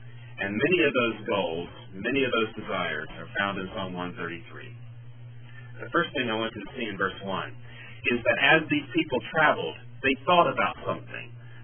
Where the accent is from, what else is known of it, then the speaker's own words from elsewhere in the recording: Roanoke, Virginia, United States; I grew up in Roanoke, Virginia, which is in the shadow, it's a 50-mile shadow, of Jerry Falwell's Liberty Baptist Church.